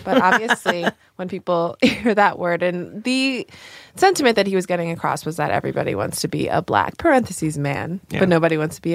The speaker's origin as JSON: {"language": "English", "region": "Northeast", "country": "United States", "tie": "born or raised there", "said": "I grew up Catholic in the Northeast, which is very different from growing up like, you know, general Christian down south"}